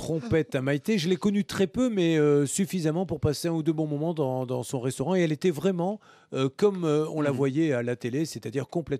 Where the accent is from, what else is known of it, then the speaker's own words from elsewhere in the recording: Bordeaux, Nouvelle-Aquitaine, France; Entre Bordelais